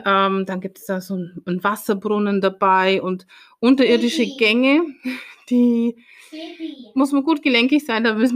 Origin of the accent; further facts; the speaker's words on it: Bavaria, Germany; das ist so die halbe Strecke zu meiner alten Heimat in die Oberpfalz.